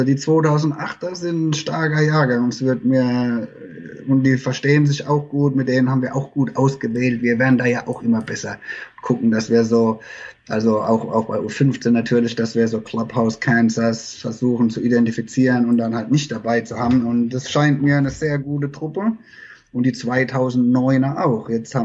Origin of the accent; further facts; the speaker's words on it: Mannheim, Baden-Württemberg, Germany; now in Heidelberg, Germany; Also Heidelberg gehört ja quasi zu Mannheim. Jetzt, ich bin aus Mannheim und wohne jetzt in Heidelberg.